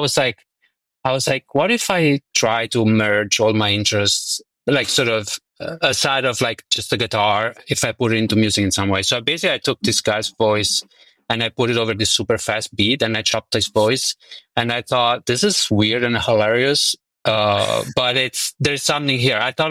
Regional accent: Italy; English is a second language; I grew up in Italy and like my parents, all they listened to was Italian songs, like growing up.

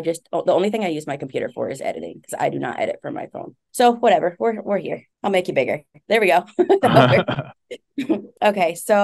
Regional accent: New York, United States; So when I say I'm from New York, everybody thinks the city. It's not the city.

